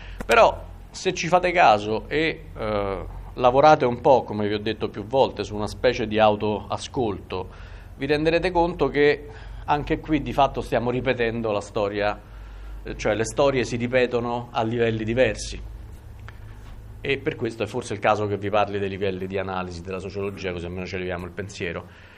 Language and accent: Italian; Rome, Lazio, Italy; Saprete che io sono romano, sono abbastanza fiero di essere romano, quindi ogni tanto indulgo.